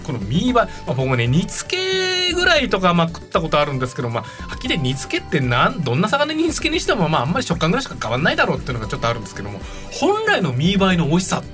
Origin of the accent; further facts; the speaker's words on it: Japan; いや僕ね本土出身だからちょっとねお恥ずかしいんですけど